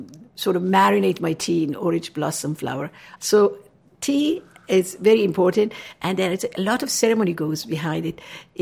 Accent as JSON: {"language": "English", "town": "Tehran", "region": "Tehran Province", "country": "Iran", "tie": "born or raised there", "said": "I was born and raised in Tehran. Mm-hmm. I came from Tehran capital. It's very cosmopolitan, 16 million population. Very westernized."}